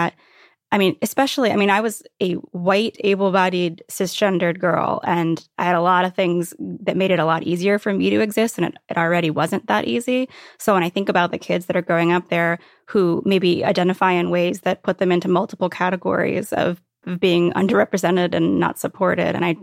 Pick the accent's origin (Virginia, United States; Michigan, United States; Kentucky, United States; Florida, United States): Virginia, United States; Virginia Beach; I mean, I grew up in Virginia Beach, which is this, it seems like this real laid back surfer town.